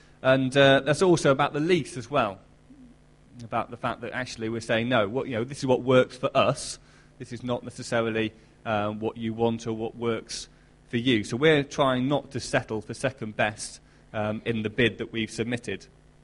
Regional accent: United Kingdom; I am both British and a Christian

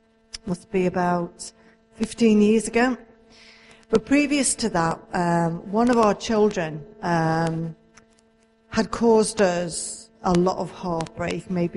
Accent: Liverpool, North West England, United Kingdom; accent: Scouse; I'm from Liverpool. So I can put on a really Scouse accent

